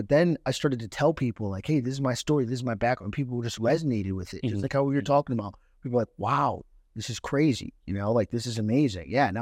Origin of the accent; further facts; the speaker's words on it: Cleveland, Ohio, United States; where are you from again? Because I'm always like, I'm from Cleveland. I let everybody know.